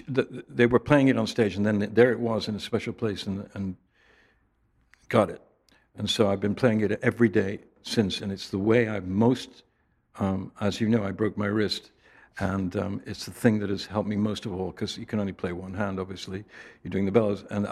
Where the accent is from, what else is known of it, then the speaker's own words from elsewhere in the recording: England, United Kingdom; I'm so English, you know. I was brought up in a tradition where you don't even express your emotions.